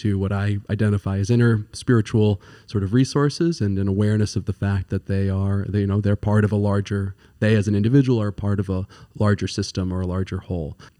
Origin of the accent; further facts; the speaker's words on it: Andover, Massachusetts, United States; I grew up in Andover, Massachusetts, went to college in California